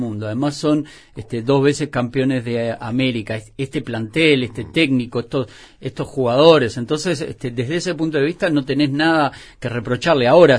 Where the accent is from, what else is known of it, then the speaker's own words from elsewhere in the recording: Uruguay; uno, no siendo argentino y español, pero me imagino que si nosotros, los uruguayos, llegamos a jugar una final, que está lejos para Uruguay